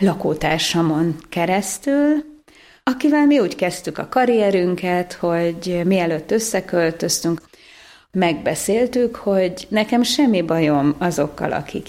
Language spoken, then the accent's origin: Hungarian; Budapest, Hungary; born there; Budapesten születtem, a szüleim még elég fiatalok voltak